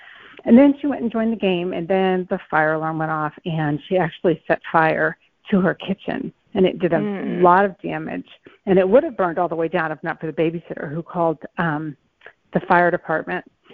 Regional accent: New Hampshire, United States; And that is just every little New Hampshire town that that I ever saw. And then, cause I grew up in New Hampshire

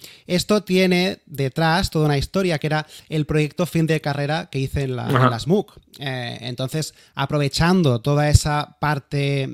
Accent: Terrassa, Catalonia, Spain; born there; Yo nací en Tarrasa hace ya 39 años

